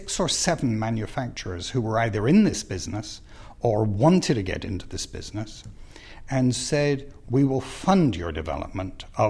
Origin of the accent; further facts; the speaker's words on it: England, United Kingdom; moved away as an adult; now in United States; I'm from England.